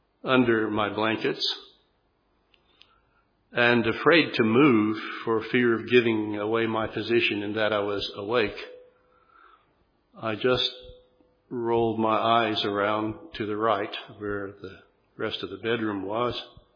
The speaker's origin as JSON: {"language": "English", "country": "South Africa", "tie": "born or raised there", "also_born_or_lived": "Zimbabwe / Zambia", "said": "I grew up in South Africa and in Rhodesia, as it was at that time, Southern Rhodesia and Northern Rhodesia. Now those are Zimbabwe and Zambia."}